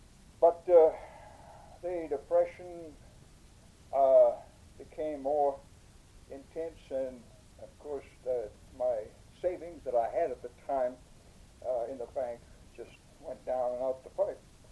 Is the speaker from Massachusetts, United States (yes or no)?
yes; Boston, Massachusetts, United States; I was born in Jamaica Plain, Boston, Mass. I moved, the family moved from there to South Boston to Dorchester, and that's where I grew up, in Dorchester.